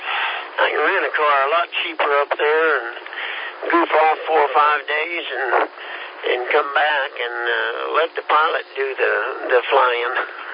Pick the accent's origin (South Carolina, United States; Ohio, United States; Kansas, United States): Kansas, United States; I'm from Kansas.